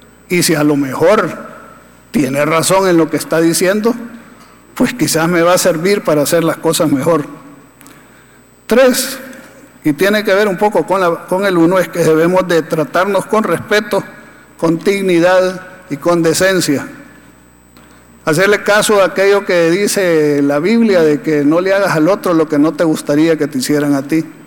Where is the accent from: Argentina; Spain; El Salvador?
El Salvador; Eso no es lo que nos define como salvadoreños ni lo que nos debe definir como país.